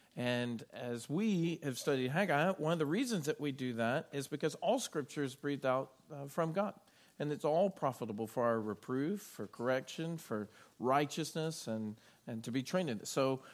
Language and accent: English; Louisiana, United States; I grew up in Louisiana, and about 45 minutes away from us is the city of Natchitoches.